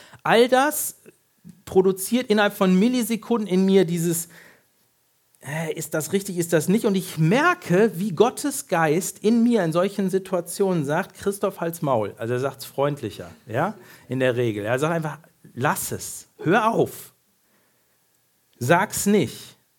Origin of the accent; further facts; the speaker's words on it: Bad Oeynhausen, North Rhine-Westphalia, Germany; Ich komme aus Bad Oeynhausen und wer schon mal jenseits der 50 gewesen ist und irgendwas mit dem Herz hat, der wird Bad Oeynhausen kennen. Das ist nämlich eine Kurstadt und da gibt es eine ganz bekannte Herzklinik.